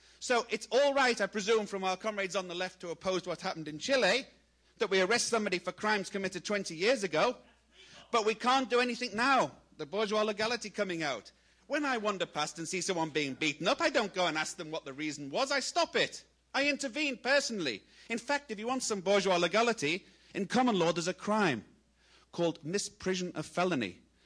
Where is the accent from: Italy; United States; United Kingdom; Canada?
United Kingdom; I'm come from Britain.